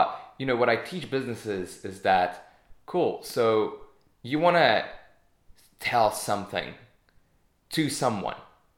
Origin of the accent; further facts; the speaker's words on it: Hungary; English is a second language; moved away as an adult; now in United Kingdom; So I am from Eastern Europe. I'm Hungarian. Don't be fooled by the accent or with the accent. I came over to the UK 4 years ago knowing nothing about digital marketing.